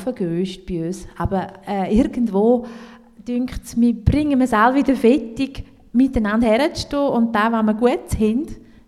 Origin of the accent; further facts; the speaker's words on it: Appenzell, Appenzell Innerrhoden, Switzerland; accent: Appenzell dialect; first language Appenzell dialect; dass ich sehr bewusst zu Appenzell stand. Mein Dialekt ja, ist meine Muttersprache.